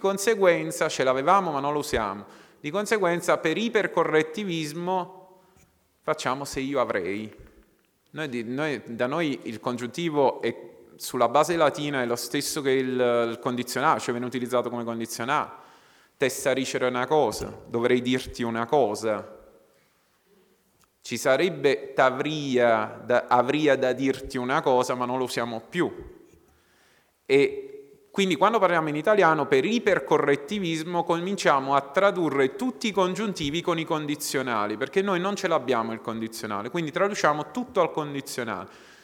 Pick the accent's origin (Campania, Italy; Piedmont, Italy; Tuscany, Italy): Campania, Italy; Naples; Perché poi io scrivo in italiano ma sono napoletano, c'è una differenza.